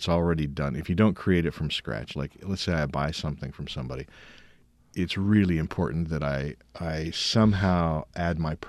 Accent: Michigan, United States; I actually make it snow on the audience because I grew up in Michigan

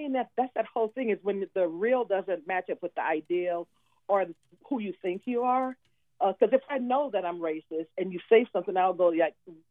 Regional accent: Louisiana, United States; moved away; when I was growing up in Louisiana and living there, the racism was really overt.

